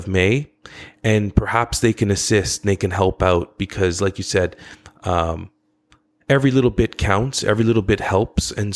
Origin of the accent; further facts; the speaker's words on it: Ottawa, Ontario, Canada; I'm from Ottawa originally. I was born and raised in Ottawa, but my parents came over to Canada from Lebanon.